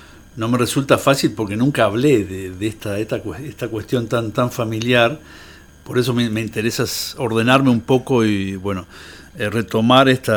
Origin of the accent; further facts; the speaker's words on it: Romang, Santa Fe, Argentina; born there; Romange, que es mi pueblo natal, norte de Santa Fe, cerca de Reconquista